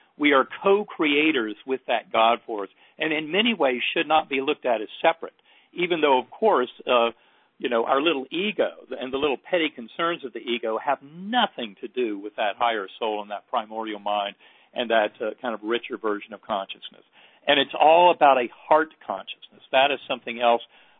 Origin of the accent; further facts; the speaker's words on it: North Carolina, United States; wanting to believe all those teachings in my Methodist church growing up in North Carolina.